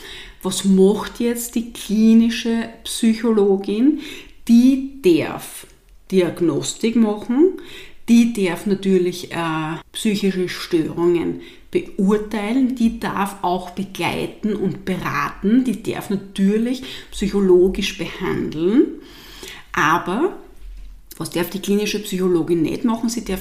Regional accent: Austria; Das Wort per se Coach ist aber bei uns in Österreich keine geschützte Berufsbezeichnung.

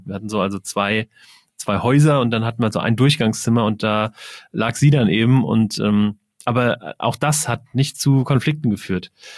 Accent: Wiesbaden, Hesse, Germany; Also ich komme aus Wiesbaden.

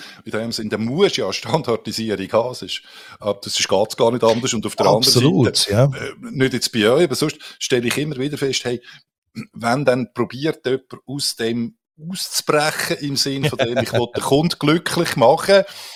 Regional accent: Switzerland; Wir sind ja Schweizer.

